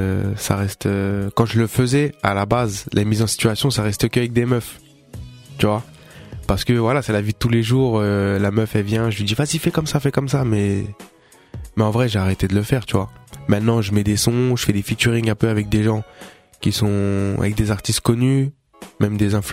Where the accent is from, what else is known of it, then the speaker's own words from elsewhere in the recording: Italy; moi, hein, je suis italien. 100% en plus. Mais mes parents, c'est des gens du bled